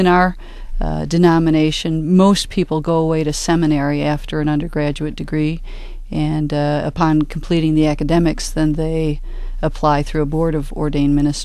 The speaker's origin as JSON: {"language": "English", "town": "Royal Oak", "region": "Michigan", "country": "United States", "tie": "born or raised there", "also_born_or_lived": "Detroit", "said": "we grew up here in Detroit until I was about in junior high, and then went to Royal Oak and finished growing up there."}